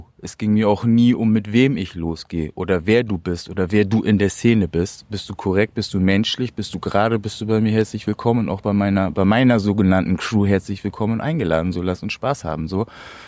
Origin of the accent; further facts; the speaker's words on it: Hamburg, Germany; now in Bremen, Germany; Also ursprünglich komme ich aus Bremen, wie gesagt. Bin 98, 99 aus Hamburg dahin gezogen. Eigentlich Hamburger Jung so. Dann nach Bremen. Ja, bis jetzt da gewohnt.